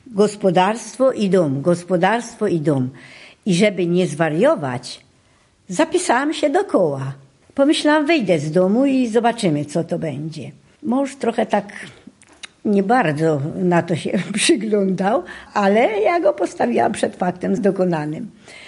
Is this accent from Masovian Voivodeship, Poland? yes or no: no; Krzemienica, Subcarpathian Voivodeship, Poland; also born or lived in Silesia; ja miałam krótki w życiu epizod mieszkania w wielkim mieście. I z tego wielkiego miasta, ze Śląska, przenieśliśmy się tutaj do Krzemienicy. To jest moja rodzinna wioska.